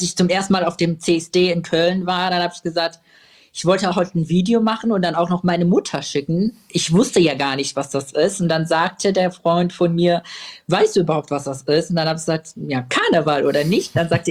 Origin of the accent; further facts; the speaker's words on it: Syria; now in Germany; wir sind aus Syrien, wir sind gerade angekommen und ich weiß nicht, was ich machen soll.